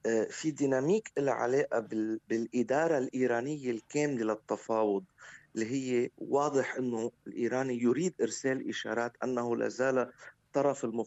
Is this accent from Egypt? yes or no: no; Lebanon; كلنا كلبنانيين